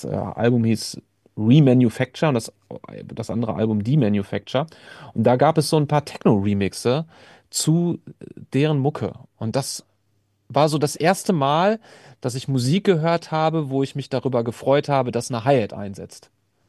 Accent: Iserlohn, North Rhine-Westphalia, Germany; 2001 dann in Iserlohn, wo ich herkomme, die erste Partyreihe organisiert

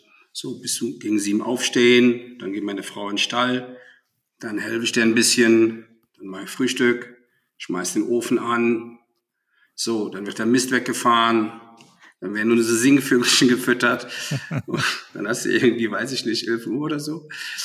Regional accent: Rhineland, Germany; moved away as an adult; now in Bavaria, Germany; Geboren und aufgewachsen im Rheinland mit einer spanischen Mutter und mit einem Vater einer rheinischen Frohnatur. Beide leben noch, toi toi toi. Vor 25 Jahren ausgewandert nach Bayern.

